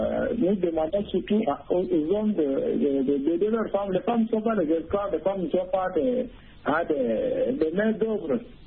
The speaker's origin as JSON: {"language": "French", "country": "Chad"}